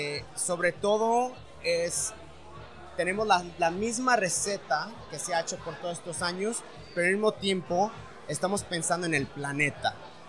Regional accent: Guadalajara, Jalisco, Mexico; moved away as an adult; now in United States; Para mí, que soy mexicano, que crecí en Guadalajara, hasta los 21 años me mudé a Estados Unidos.

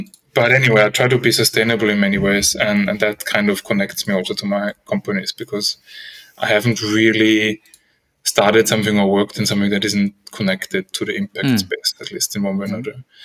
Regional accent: Austria; English is a second language; also born or lived in Gothenburg, Sweden; now in Sweden; Like you said, I'm originally from Austria. So a little bit myself in Europe, but I spent a good decade in Sweden, in Gothenburg.

